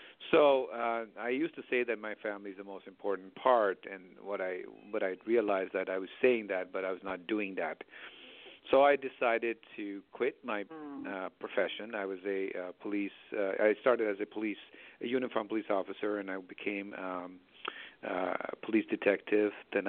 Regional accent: Toronto, Ontario, Canada; also born or lived in India; I was born in India, and then when I was a young man, I was not even a teenager. I moved to Toronto, Canada, and grew up in Toronto, and we lived in the worst part of the town

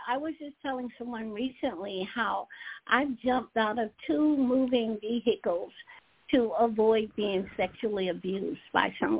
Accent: South Carolina, United States; Well, at a very young age, growing up in South Carolina

